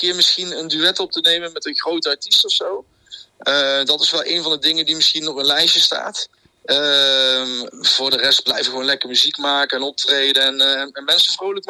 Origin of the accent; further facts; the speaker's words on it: Eindhoven, North Brabant, Netherlands; Nou, kijk, ik kom uit Eindhoven. Ik ben hier geboren en getogen. Trotse Eindhovenaar.